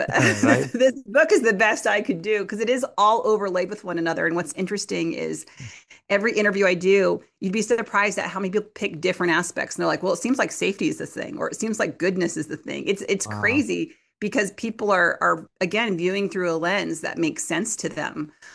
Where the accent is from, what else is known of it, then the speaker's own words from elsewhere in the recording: United States; as an American, I was so quick to raise my hand